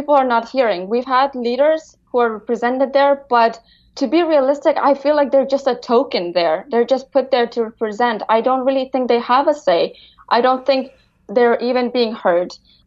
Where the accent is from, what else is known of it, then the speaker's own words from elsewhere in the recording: Afghanistan; English is a second language; So I grew up in basements and hiding places as a five-year-old.